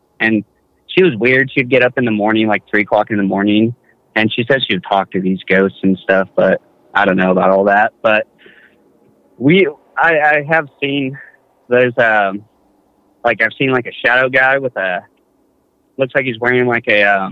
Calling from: Boise, Idaho, United States; I'm calling from Boise, Idaho

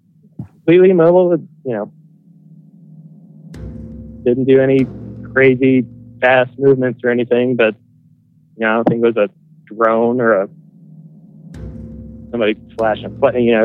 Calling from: Denver, Colorado, United States; from Denver, Colorado.

